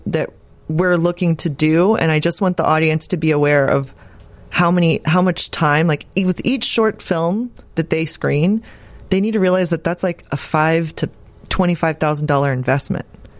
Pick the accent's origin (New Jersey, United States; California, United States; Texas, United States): Texas, United States; Austin; So I'm from Austin, and I saw Alamo Drafthouse when it first started.